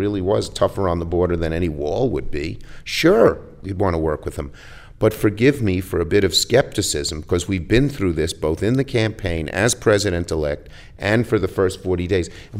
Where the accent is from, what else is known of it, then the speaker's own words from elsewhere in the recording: Brooklyn, New York, United States; And I'm ready for the fight. I'm from Brooklyn. I don't mind that stuff.